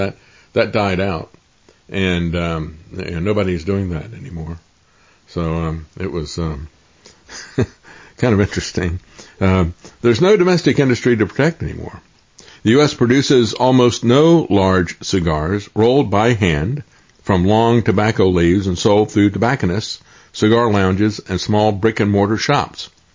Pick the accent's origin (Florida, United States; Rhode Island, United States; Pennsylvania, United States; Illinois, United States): Florida, United States; Tampa; I mean, I grew up in Tampa, and I remember when I was in elementary school